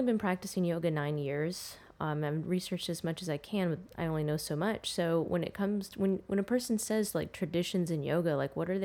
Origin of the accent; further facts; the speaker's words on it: United States; I'm half Arab and half white. I grew up here in America, but in an Arab, predominantly Arab community and raised Muslim.